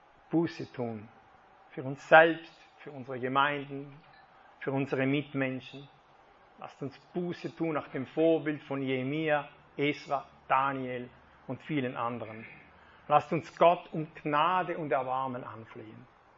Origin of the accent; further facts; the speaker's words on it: Switzerland; Ich bin kein richtiger Schweizer. Ich habe italienisches Blut wahrscheinlich. Süditalienisches